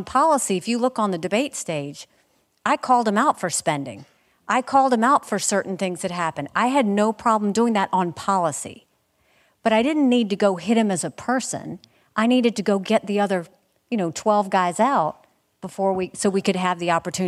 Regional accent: United States; But at the end of the day, I'm an American, and I get the right to choose who I'm going to vote for.

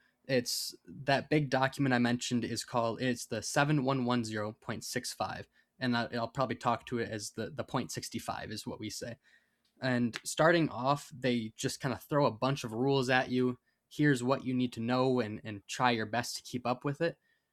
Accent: Faribault, Minnesota, United States; Yeah, so I'm from Faribault, Minnesota, about an hour south of the cities in Minnesota.

